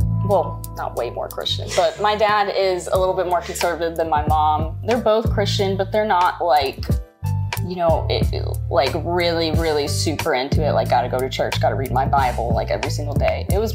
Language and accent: English; Tennessee, United States; I'm from a little bit south of Nashville.